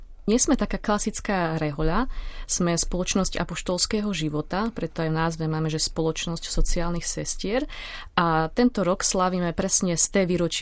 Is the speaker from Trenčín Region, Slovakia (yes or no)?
yes; Trenčín, Trenčín Region, Slovakia; pochádzam z Trenčína, z najväčšieho sídliska Juh, a k viere som sa dostala v podstate cez naše farské spoločenstvo